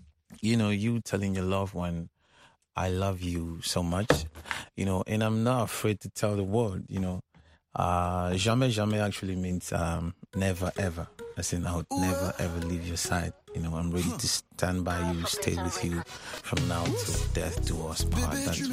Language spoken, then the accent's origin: English; South West Region, Cameroon; also born or lived in North-West, Cameroon; I was born in Boya, but I'm not from Boya. I'm from the northwest of Cameroon.